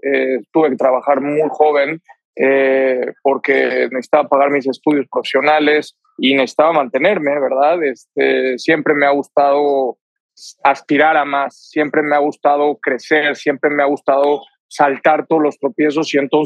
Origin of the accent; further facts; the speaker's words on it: Mexico; soy mexicano